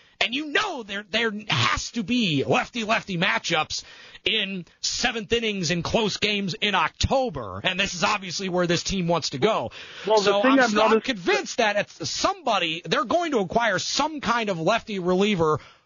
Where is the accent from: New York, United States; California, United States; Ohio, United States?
Ohio, United States; Cleveland; happen to be raised in my family, we happen to be slightly baseball first in our family, even though we're from Cleveland.